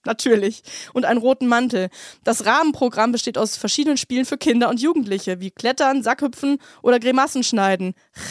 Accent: Brilon, North Rhine-Westphalia, Germany; Ich komme aus Brilon im Sauerland, dem Geburtsort von Friedrich Merz.

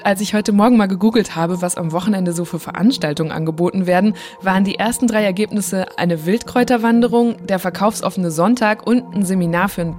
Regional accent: Borken, North Rhine-Westphalia, Germany; Und Borken ist meine Heimatstadt und deswegen sind wir jetzt auch in Borken.

